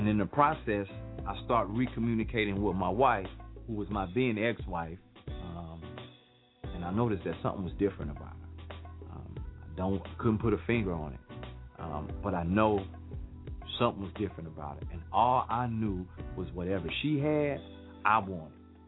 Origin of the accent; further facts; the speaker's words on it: Port Arthur, Texas, United States; I grew up in Port Arthur, Texas.